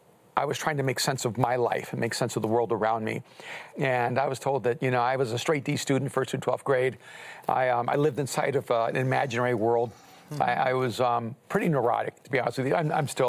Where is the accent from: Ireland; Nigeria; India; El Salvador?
El Salvador; first language Spanish; English is a second language; now in United States; Well, I'm an immigrant from El Salvador, and so English was my second language.